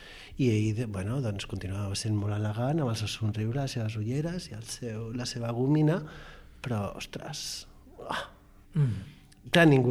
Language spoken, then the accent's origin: Catalan; Balearic Islands, Spain; now in Barcelona, Spain; jo soc menorquí, és a dir, jo això ho estic veient des de fora